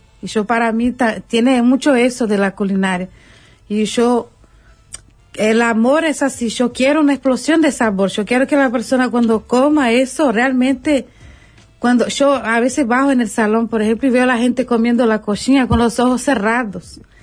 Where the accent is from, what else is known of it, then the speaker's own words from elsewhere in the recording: Minas Gerais, Brazil; si yo digo a cualquier persona brasileña así, yo soy de Minas Gerais, ya consideran que es buena la comida.